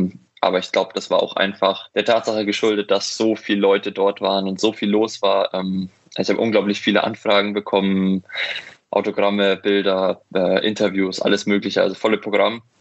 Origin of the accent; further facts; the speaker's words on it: Bavaria, Germany; Also ich bin ja aufgewachsen in der Nähe von München